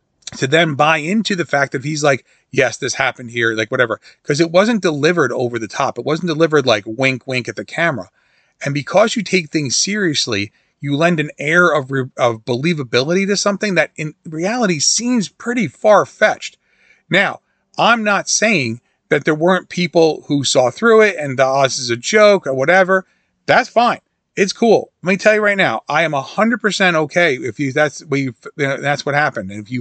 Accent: New York, United States; but like growing up in New York, if we were watching TV and Chuck Scarborough and whoever came on and he said something, you believed them

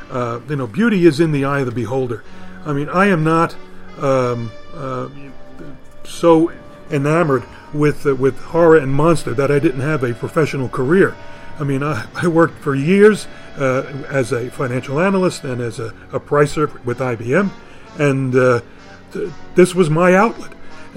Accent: Bronx, New York, United States; But from my perspective, when I grew up, I grew up in the North Bronx.

